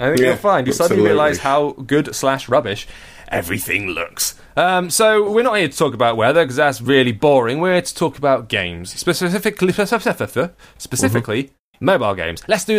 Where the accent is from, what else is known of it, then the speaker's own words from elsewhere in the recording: United Kingdom; Let's talk about weather, because we're British.